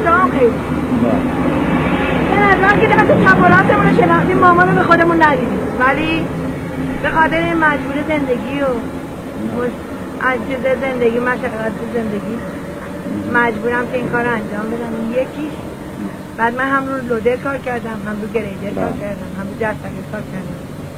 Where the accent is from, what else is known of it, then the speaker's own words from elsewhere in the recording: Qom, Iran; من مال قم هستم